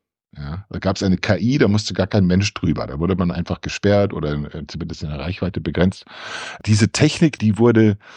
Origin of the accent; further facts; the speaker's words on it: United States; German is a second language; Wobei ich das als Amerikaner sage